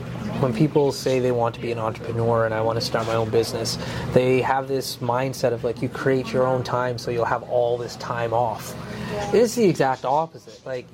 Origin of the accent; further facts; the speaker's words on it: Alberta, Canada; I grew up in Dickensfield, so like they're directly across the street from both of those schools too.